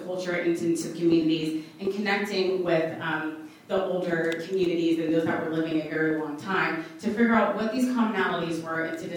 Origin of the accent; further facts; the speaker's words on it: Jacksonville, Florida, United States; I'd like to say that I am a proud Jacksonville native. I went through Duval County Public Schools. I was raised in the Brentwood area